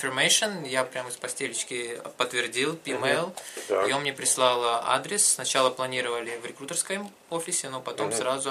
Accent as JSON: {"language": "Russian", "country": "Russia", "said": "Нет, я из России."}